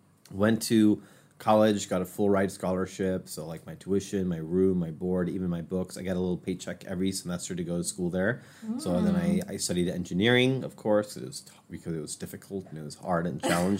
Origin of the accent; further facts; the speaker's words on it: Chicago, Illinois, United States; So I grew up in Chicago. You know, my parents were immigrants to the U.S., so I was, like, kind of first generation.